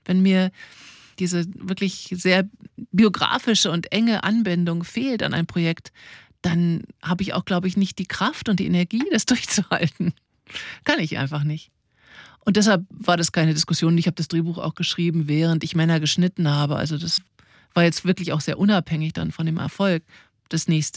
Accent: Northern Germany, Germany; wie das bei uns in Norddeutschland hieß, der Flunsch.

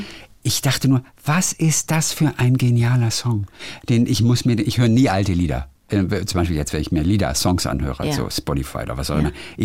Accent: Lübeck, Schleswig-Holstein, Germany; denn ich bin in Lübeck aufgewachsen.

